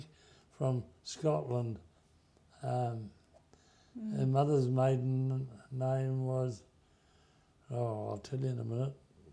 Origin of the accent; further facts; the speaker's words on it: Waimate, Canterbury, New Zealand; born there; I was born in Waimate on the 6th of February 1925.